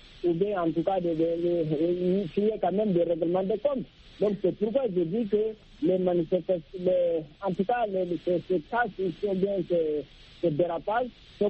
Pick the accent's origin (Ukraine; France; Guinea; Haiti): Guinea; surtout dans mon pays d'origine, la Guinée-Conakry